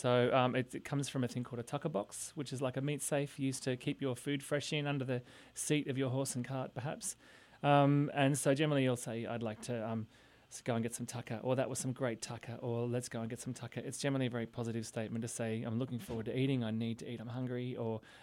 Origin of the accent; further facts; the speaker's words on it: Australia; We're very relaxed. We're Australian. We come with a little more irreverence.